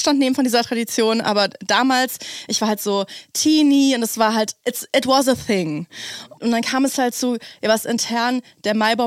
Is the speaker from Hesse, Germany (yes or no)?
no; North Rhine-Westphalia, Germany; vor allem so in meiner Jugend im Kölner Umland.